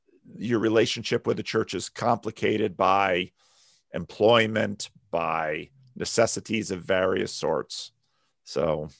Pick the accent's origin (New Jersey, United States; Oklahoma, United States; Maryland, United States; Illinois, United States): New Jersey, United States; Paterson; I grew up in Patterson and not in a real thick CRC community.